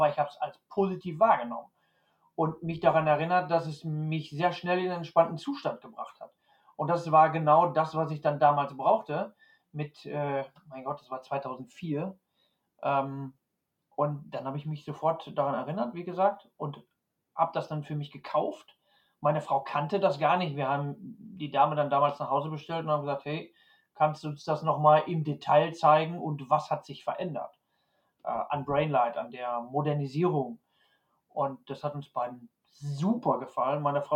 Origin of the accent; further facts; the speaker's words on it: Ahlen, North Rhine-Westphalia, Germany; born there; now in Upper Bavaria, Germany; ich bin 1970 in Aalen in Westfalen geboren. Ich bin quer durch Deutschland und bin dann vor 11 Jahren mit meiner Frau hier nach Oberbayern in unsere Heimat gezogen